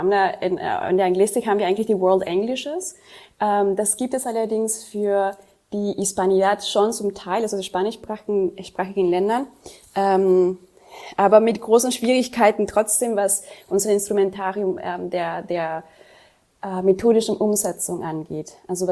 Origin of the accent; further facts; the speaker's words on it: Paraguay; first language Jopara; German is a second language; ich bin in Paraguay geboren und aufgewachsen, meine Muttersprache ist Yopada, was auch eine Kreolsprache, so eine Mischsprache ist.